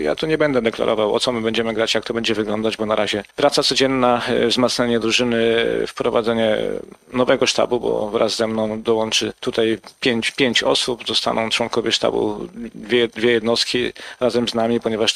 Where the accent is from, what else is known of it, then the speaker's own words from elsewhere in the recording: Płock, Masovian Voivodeship, Poland; born there; ja również urodziłem się w Płocku